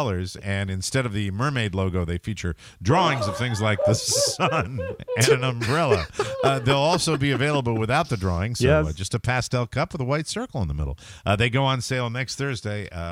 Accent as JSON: {"language": "English", "town": "Glastonbury", "region": "Connecticut", "country": "United States", "tie": "born or raised there", "said": "This comes from my hometown."}